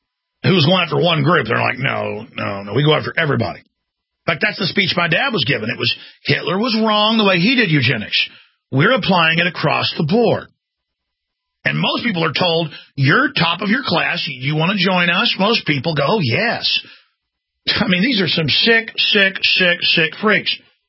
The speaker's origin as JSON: {"language": "English", "town": "Dallas", "region": "Texas", "country": "United States", "tie": "born or raised there", "said": "And I grew up in Dallas, and it's still there."}